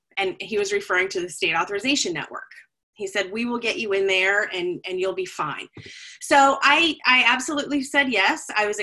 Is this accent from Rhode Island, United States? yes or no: no; Alaska, United States; also born or lived in New York, United States; I am originally from Alaska, and so I started teaching. I taught public speaking for many years at the University of Alaska Fairbanks. And from there, I moved on to a college in upstate New York